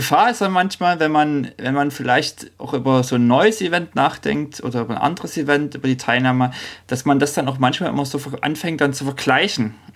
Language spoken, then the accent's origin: German; East Germany, Germany; now in Norway; Ich komme ja nun aus dem Osten und überlege so, Mensch, und wohne in Norwegen